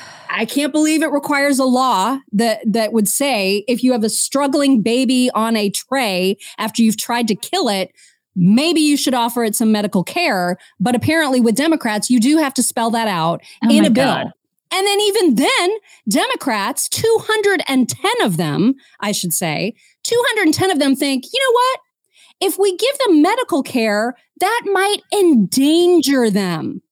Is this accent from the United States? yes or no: yes; Indiana, United States; That's my neck of the woods. I grew up in northern Indiana.